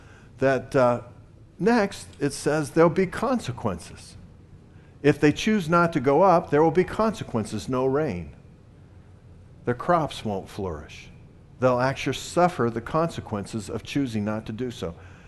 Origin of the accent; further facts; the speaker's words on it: the South, United States; but I was raised in the South, and church was a part of the ethos of the South, and we were raised in the church